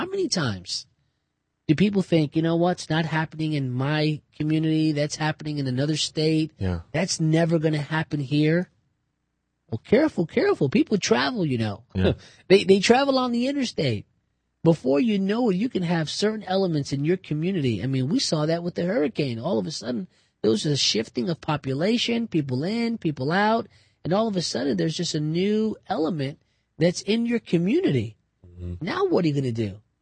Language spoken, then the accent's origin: English; New Jersey, United States; born or raised there